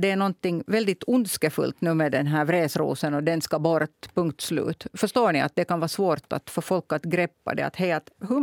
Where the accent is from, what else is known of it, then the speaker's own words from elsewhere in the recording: Hanko, Uusimaa, Finland; jag är född och uppväxten i Hangö